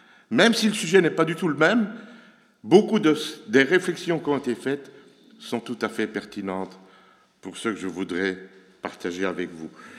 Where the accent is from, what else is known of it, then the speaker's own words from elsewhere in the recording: Charleroi, Wallonia, Belgium; now in Brussels, Belgium; Je venais de l'église de Charleroi, j'ai grandi à Charleroi. On venait de déménager à Bruxelles le 28 mai.